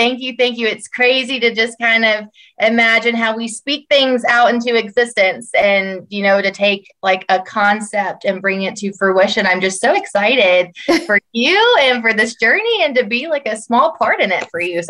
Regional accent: the Carolinas, United States; I was born and raised here in the Carolinas. So I'm a Carolina girl through and through. Grew up here in a small town where football and Friday nights were kind of the highlight of our week.

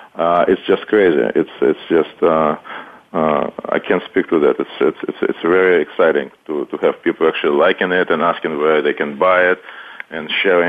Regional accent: Russia; English is a second language; because I'm from Russia also

